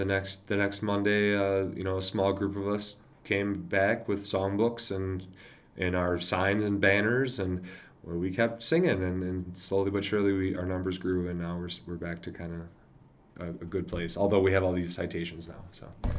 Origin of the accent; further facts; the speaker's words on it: Janesville, Wisconsin, United States; He's from Janesville, I'm from Janesville, but so is Russ Feingold. But it's kind of funny, you know, during that time, when people found out I was from Janesville